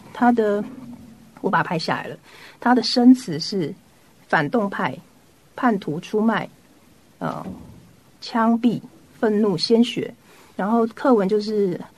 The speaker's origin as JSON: {"language": "Chinese", "country": "Taiwan", "said": "就是去讲说我们台湾人怎么表达我们的意见"}